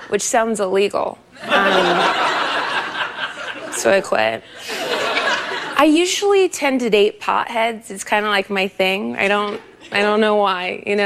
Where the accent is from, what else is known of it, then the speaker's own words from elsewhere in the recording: Ohio, United States; I'm originally from Ohio. A lot of people in Ohio don't realize that you can put all of your things into a bag and then leave.